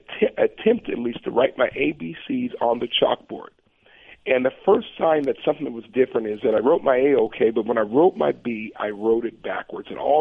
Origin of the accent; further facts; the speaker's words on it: Portland, Oregon, United States; born there; the first in, like I said, six generations born outside of the state of Louisiana.